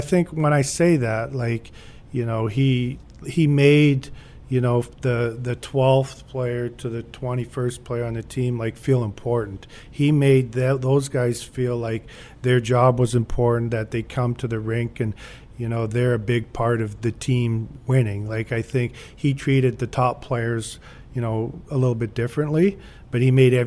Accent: Edmonton, Alberta, Canada; I grew up in Western Canada. I grew up in Edmonton, Alberta. I got drafted to Toronto

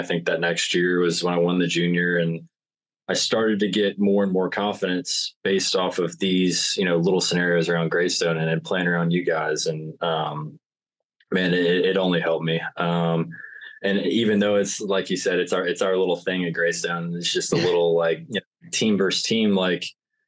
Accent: Birmingham, Alabama, United States; also born or lived in Greenville; growing up in Birmingham, I knew everybody. I knew everybody that I went to school with. It was pretty easy to make friends. I played every sport. And I kind of had friends when we moved. I moved in my freshman year. To Greenville.

